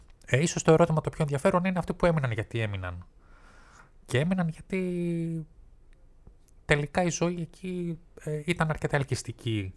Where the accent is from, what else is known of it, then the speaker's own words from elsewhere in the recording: Greece; born there; Εγώ γεννήθηκα εδώ στην Ελλάδα το 1973